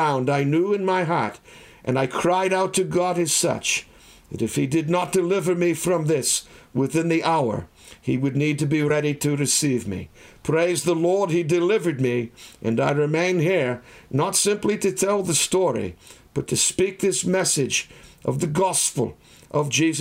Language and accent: English; Boston, Massachusetts, United States; I grew up in the Boston area, spending the first 27 years of my life surrounded quite literally by four, you can count them, four cemeteries.